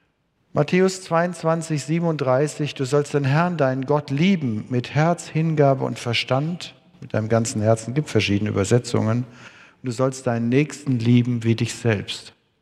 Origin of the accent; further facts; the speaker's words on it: Erbach im Odenwald, Hesse, Germany; born there; Und so wurde ich dann im Odenwald, in Erbach im Odenwald geboren.